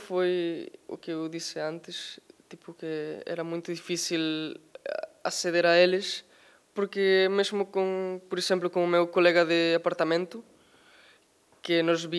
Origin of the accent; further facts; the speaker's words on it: Galicia, Spain; Portuguese is a second language; eu sou galego e a língua e a cultura galega são muito parecidas com a portuguesa, sobretudo com o norte.